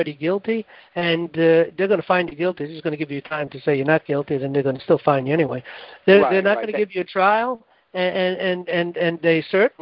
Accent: New York City, New York, United States; But generally speaking, I come from New York City, and New York City people, regardless of what you might hear, are very courteous people.

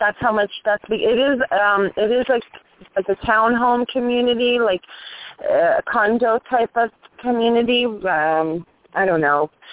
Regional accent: Toronto, Ontario, Canada; now in United States; plus I'm from Toronto, you know

